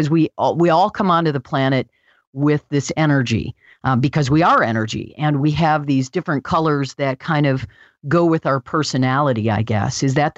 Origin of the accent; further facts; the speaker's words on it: Michigan, United States; now in Santa Barbara, United States; I'm from Michigan. I moved to Santa Barbara.